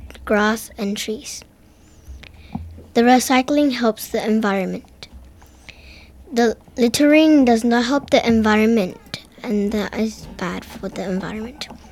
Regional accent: Hurstville, New South Wales, Australia; I'm from Hurstville, New South Wales.

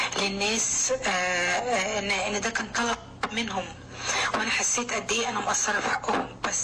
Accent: Egypt; في بلدي مصر

